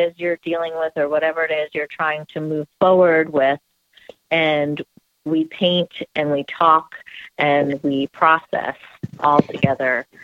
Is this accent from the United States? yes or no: yes; California, United States; born there; moved away; I was born in California, but I didn't live there long enough to enjoy it.